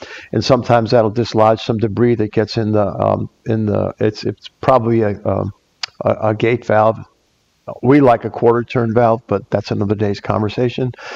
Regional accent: Chicago, Illinois, United States; I came from Chicago, so I'm one of those damn Yankees.

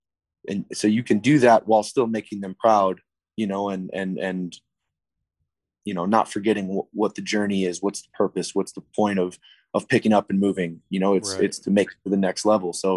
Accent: Tucson, Arizona, United States; 5.5 hours away from my hometown in Tucson in San Diego

